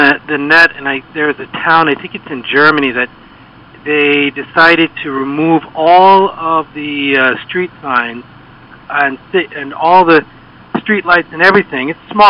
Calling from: Santiago, Santiago Metropolitan Region, Chile; Yeah, I mean, I'm calling you from Santiago, Chile, over the internet.

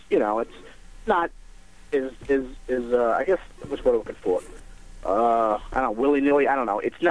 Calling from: Westbury, New York, United States; Right now, I'm in Westbury.

